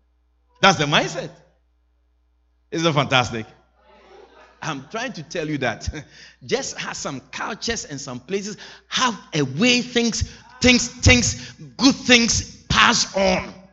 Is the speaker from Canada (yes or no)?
no; Ashanti, Ghana; born there; In my culture, where I was born, in Ghana, West Africa, where I was born, I'm from the Ashanti tribe.